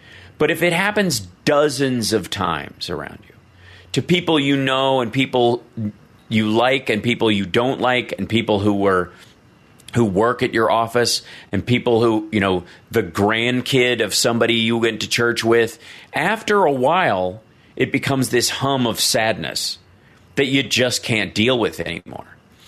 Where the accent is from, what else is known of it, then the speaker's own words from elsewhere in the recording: the South, United States; you're in the South and you're dealing with family members that are, you know, I grew up in the South.